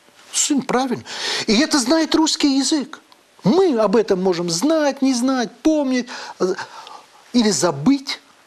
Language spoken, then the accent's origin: Russian; Azerbaijan; Я азербайджанец и советский школьник